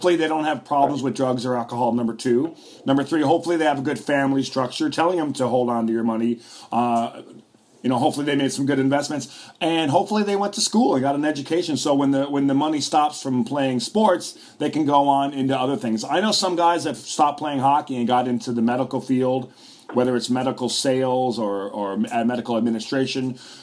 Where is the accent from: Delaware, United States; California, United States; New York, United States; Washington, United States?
New York, United States; Buffalo; I grew up in Buffalo, New York, and it's a pretty big sports town.